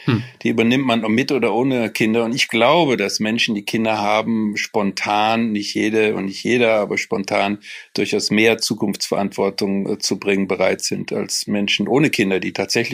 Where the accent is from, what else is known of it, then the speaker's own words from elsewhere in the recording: Cologne, North Rhine-Westphalia, Germany; Ich bin aber nur ein virtueller Offenbacher. Ich bin natürlich Kölner.